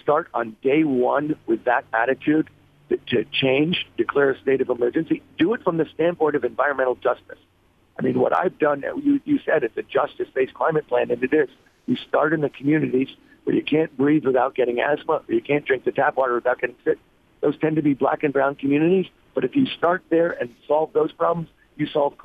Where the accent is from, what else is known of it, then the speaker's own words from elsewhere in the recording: California, United States; And, you know, I am from California.